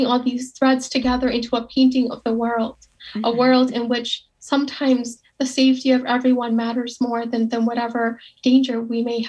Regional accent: United States; now in Twin Cities, United States; I'm Hmong American.

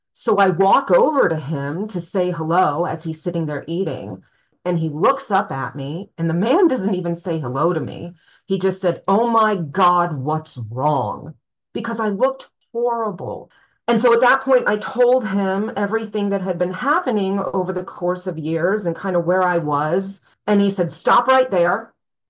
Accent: Tucson, Arizona, United States; Tucson is definitely my hometown. I did move away and come back, lived overseas for a few stints, did graduate school elsewhere for a time.

